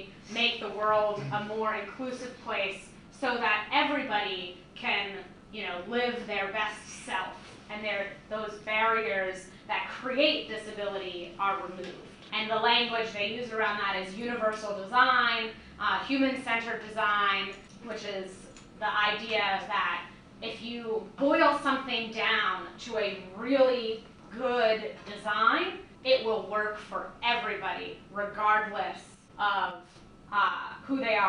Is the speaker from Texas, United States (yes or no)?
no; Long Island, New York, United States; now in Boston, United States; I've been in Boston for about 5 years. I grew up in Long Island, New York.